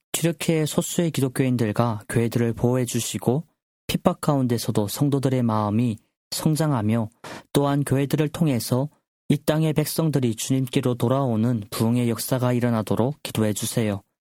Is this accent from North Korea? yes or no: yes; North Korea; now in South Korea; 저도 사실 지금 외국인은 아니지만 태어나고 자라난 땅이 아닌 남조선에 와서 지내다 보니까